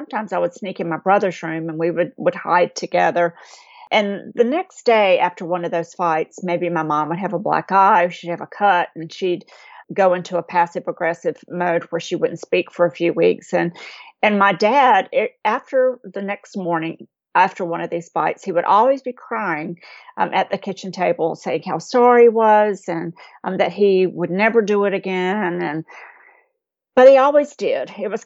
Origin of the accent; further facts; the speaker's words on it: North Carolina, United States; But I was raised in Eastern North Carolina in a small town, and my father had a business.